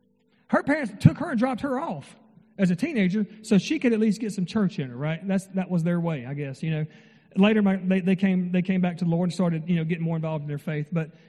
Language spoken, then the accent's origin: English; Mississippi, United States; I'm from North Mississippi, a place very similar to Dale County, Alabama.